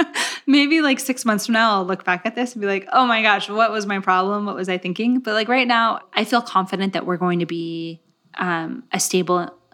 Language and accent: English; Gilroy, California, United States; I grew up in Gilroy. Garlic capital of the world, shout out.